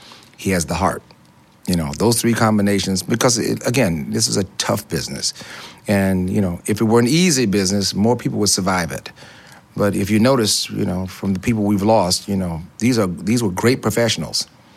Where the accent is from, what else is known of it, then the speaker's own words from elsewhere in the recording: Tuskegee, Alabama, United States; Southern roots are Tuskegee, where I was born and raised. I met … on Tuskegee's campus. I grew up in Tuskegee, this wonderful place.